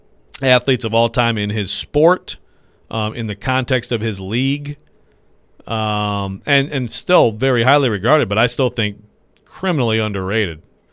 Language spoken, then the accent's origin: English; Michigan, United States; People know, like, that I'm originally from Michigan.